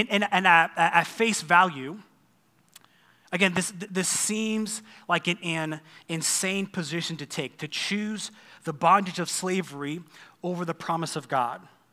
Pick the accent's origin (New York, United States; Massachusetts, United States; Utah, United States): New York, United States; If you don't know, I grew up in New York, and so I love hunting.